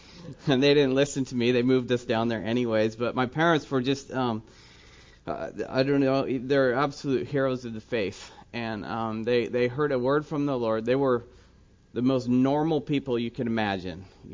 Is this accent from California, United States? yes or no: yes; Walnut Creek, California, United States; now in Mexico; And I'm originally from Walnut Creek, just over the hill from here.